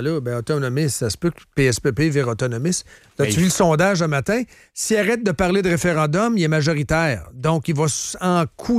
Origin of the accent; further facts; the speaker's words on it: Quebec, Canada; On est Québécois, mais on veut vivre dans un grand ensemble.